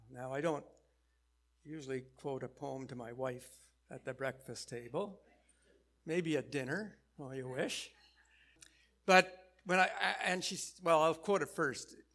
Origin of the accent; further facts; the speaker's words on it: Ottawa, Ontario, Canada; I was raised in the Glebe in Ottawa.